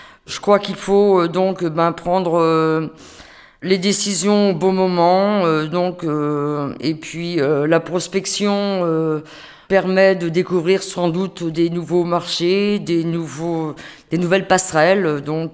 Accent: Beaulon, Brittany, France; also born or lived in Rennes / Montfort; Je suis née au siècle dernier, en 1953. Mes origines, donc je viens, je suis d'Ille-et-Vilaine. Je suis née dans une petite commune de Beaulon, entourée de forêts et d'étangs. Puis j'ai habité à Rennes et peu de temps après, je suis allée habiter à Montfort.

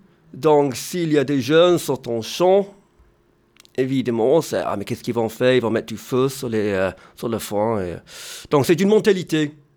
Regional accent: Brittany, France; French is a second language; also born or lived in England; Je suis gallois d'origine. Mais j'ai été né en Angleterre, donc. Mais je suis venu avec mes parents habiter centre-Bretagne quand j'avais l'âge de 7 ans, donc en 94.

